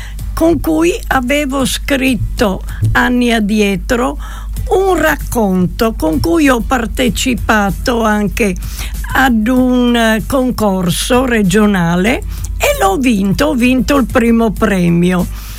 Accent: Resiutta, Friuli-Venezia Giulia, Italy; moved away; Io sono di Resiuta, ma sono 60 anni che sono via dal mio paese

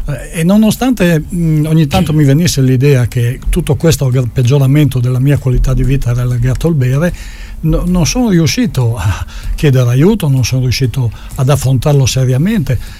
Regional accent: Friuli-Venezia Giulia, Italy; born there; sono nato qui in Carnia, ho cominciato a bere giovanissimo in Carnia, poi mi sono trasferito fuori

